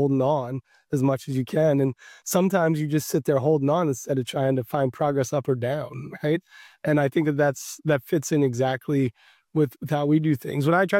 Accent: Ireland; Well, I mean, I start with being Irish and just being guilty all the time.

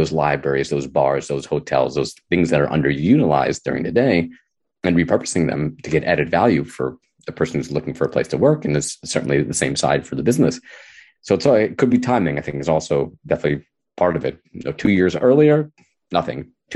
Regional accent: New York, United States; And you had strategies as being a New Yorker. I said, okay, I lived on the Upper East Side.

